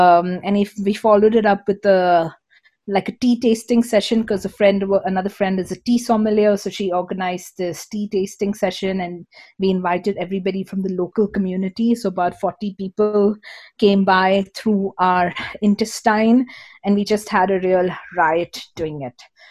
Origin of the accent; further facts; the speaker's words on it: Mumbai, Maharashtra, India; also born or lived in Netherlands; now in Goa, India; I came back to India. I'm from Mumbai, which is a city, and I didn't want to go back into the city because I felt kind of done with cities. So I shifted straight to Goa.